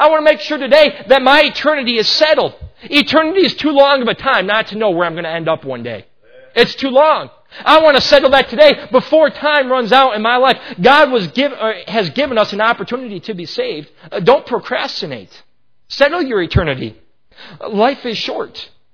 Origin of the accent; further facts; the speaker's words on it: Chicago, Illinois, United States; Growing up in Chicagoland, this is one I heavily believe.